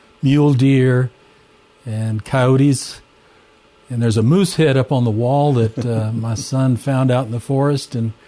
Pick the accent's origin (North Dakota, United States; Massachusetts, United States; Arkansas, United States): Arkansas, United States; Camden; I was born and raised in Arkansas, small town.